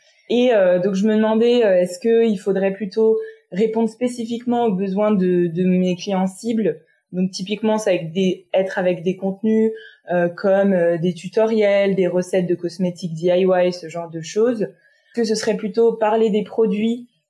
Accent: France; je suis d'origine franco-malgache. Donc j'ai une mère française et un père malgache et j'ai grandi en France

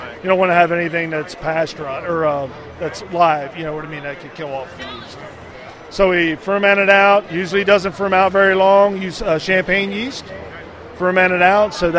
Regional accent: York, Pennsylvania, United States; I am from York, Pennsylvania.

